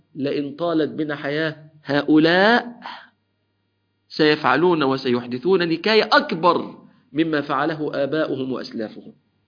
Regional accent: Egypt; ونسأل الله تعالى أن يحفظ بلادنا مصر وأمة

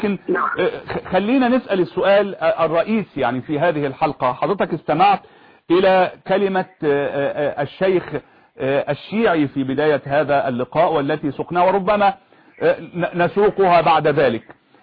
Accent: Egypt

